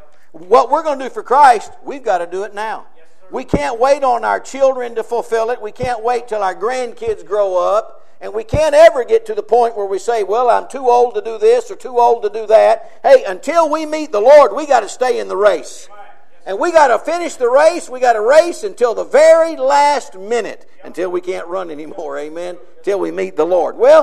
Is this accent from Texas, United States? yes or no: yes; Texas, United States; Now, I'm from Texas, and I can understand this.